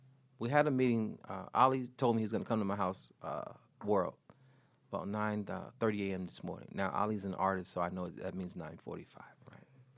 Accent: St. Petersburg, Florida, United States; I'm from St. Petersburg, Florida, right? And growing up, I've always had an appreciation from people that are from the bottom.

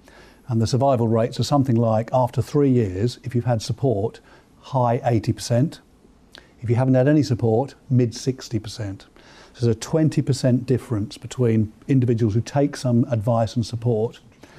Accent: East of England, United Kingdom; I come from Cambridgeshire

